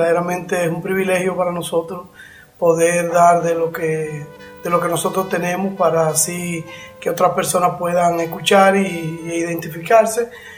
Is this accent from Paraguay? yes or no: no; Santo Domingo, National District, Dominican Republic; Somos del sur de la República. Y desde muy pequeño, pues llegamos acá a la ciudad de Santo Domingo. Recuerdo que nos alojamos en lo que le dicen el Caliche de Cristo Rey, que es una barriada muy, muy, hoy en día puede decirse que es muy peligrosa